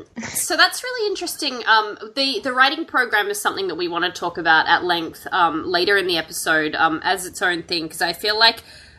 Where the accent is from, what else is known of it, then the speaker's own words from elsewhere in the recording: Australia; Like, I'm Australian, yeah, as well